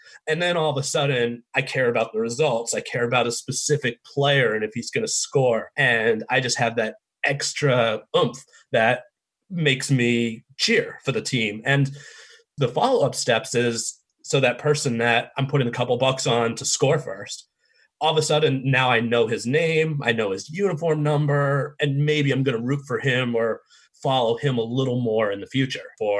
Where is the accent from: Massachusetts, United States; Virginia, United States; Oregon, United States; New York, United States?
Massachusetts, United States; Boston; I grew up, you know, in the Boston, U.S. area, and I grew up rooting for, born and raised in Boston, diehard Boston, all four sports